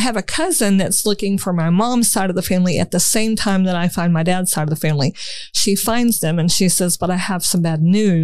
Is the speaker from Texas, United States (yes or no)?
yes; Houston, Texas, United States; born there; So basically, she tells me that I was born in Houston in 1969.